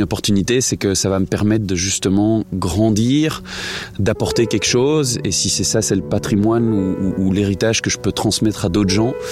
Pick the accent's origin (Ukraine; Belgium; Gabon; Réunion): Belgium; Brussels, Brussels-Capital Region; born there; je suis belge et bruxellois de naissance, j'ai 35 ans aujourd'hui.